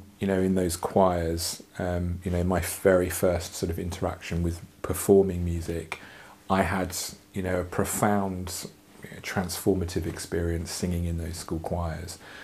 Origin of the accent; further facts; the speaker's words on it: East of England, United Kingdom; I grew up in Bedfordshire